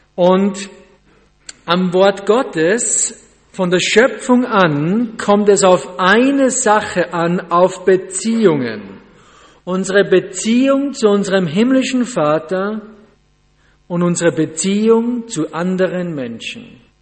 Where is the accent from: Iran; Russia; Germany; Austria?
Austria; Styria; Die Ramsau, das ist das Dorf ein bisschen höher oben. Da bin ich geboren, aufgewachsen. Wohne noch immer in dem Haus, wo ich geboren bin.